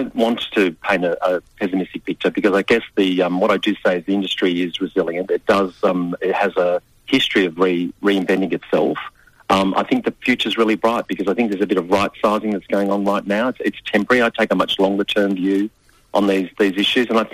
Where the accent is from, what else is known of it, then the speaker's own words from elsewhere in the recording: Sunshine, Victoria, Australia; when I was growing up in Sunshine in Victoria, St Albans is the next suburb.